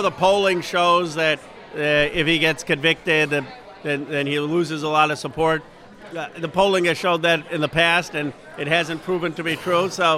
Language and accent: English; Pennsylvania, United States; I grew up in Pennsylvania.